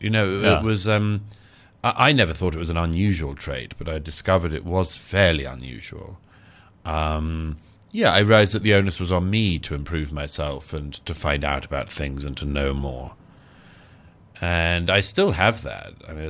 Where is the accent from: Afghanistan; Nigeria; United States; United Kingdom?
United Kingdom; And I'm also British, so we're not very good at talking about ourselves.